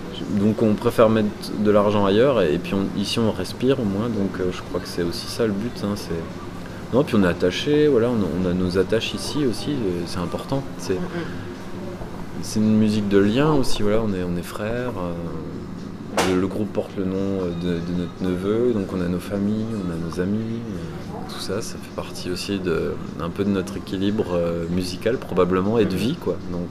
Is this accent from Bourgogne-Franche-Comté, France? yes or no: yes; Lure, Bourgogne-Franche-Comté, France; now in Besançon, France; On est de Lure.